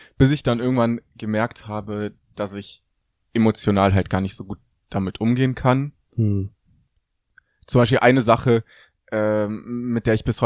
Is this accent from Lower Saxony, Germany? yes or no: no; Düsseldorf, North Rhine-Westphalia, Germany; ich bin in Düsseldorf und Umgebung aufgewachsen.